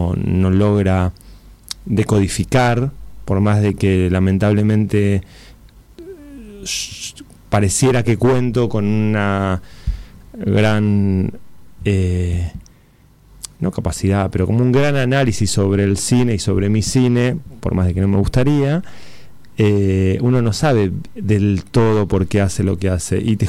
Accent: Argentina; porque soy argentino y orgulloso y feliz de tener una historia tan grande

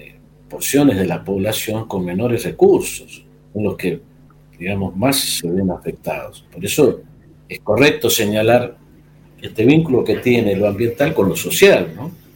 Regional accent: Mendoza, Argentina; also born or lived in Bariloche / Mar del Plata; Yo soy mendocino, vivimos con mi familia hace varios años ya fuera de Mendoza, primero en Bariloche, después en Mar del Plata.

